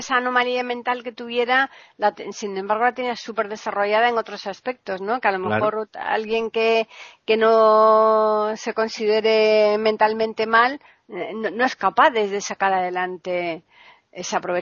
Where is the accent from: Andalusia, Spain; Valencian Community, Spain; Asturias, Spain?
Andalusia, Spain; Alcalá de Guadaíra; Yo sí, claro, yo soy de Alcalá de Guadaira.